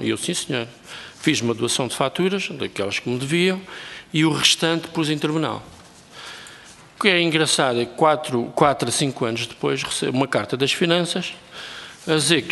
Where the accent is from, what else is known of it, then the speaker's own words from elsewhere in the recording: Angola; now in Portugal; Infelizmente, cheguei aos 40 anos, ainda pior do que quando eu vim de Angola. Eu cheguei cá em 75, volta a 76.